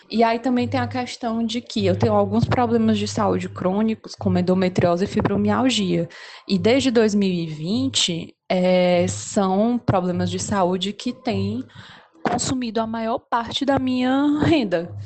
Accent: Fortaleza, Ceará, Brazil; eu sou de Fortaleza.

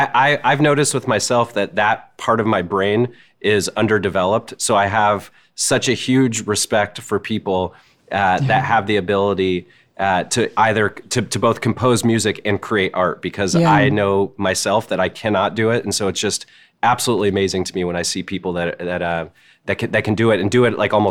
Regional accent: Colorado, United States; I grew up in Western Colorado. I spent a lot of time in Moab.

